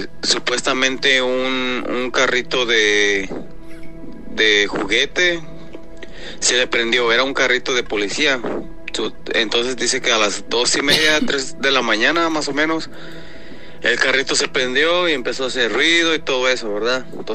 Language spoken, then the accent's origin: Spanish; San Miguel de Allende, Guanajuato, Mexico; now in United States; Ajá. Soy originario de San Miguel Allende, Guanajuato. Y pues, señor, pues acá andamos en los Estados Unidos.